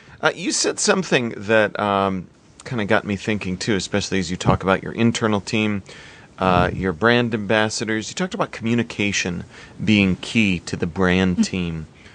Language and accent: English; Midwest, United States; being a Midwesterner like you, that scrappy is a word we use a lot